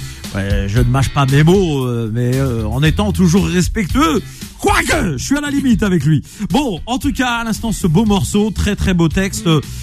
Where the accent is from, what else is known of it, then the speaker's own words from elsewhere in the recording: Nantes, Pays de la Loire, France; Ouais, je suis de Nantes.